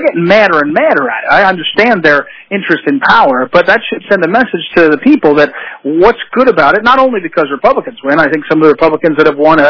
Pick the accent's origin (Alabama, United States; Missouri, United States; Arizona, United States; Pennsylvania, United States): Missouri, United States; if you're living in a state like I'm from Missouri